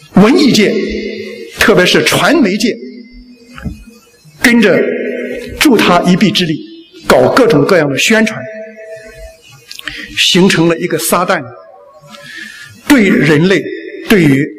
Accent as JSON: {"language": "Chinese", "town": "Qingdao", "region": "Shandong", "country": "China", "said": "我们青岛人说话叫他草鸡了啊，把你搞草鸡了"}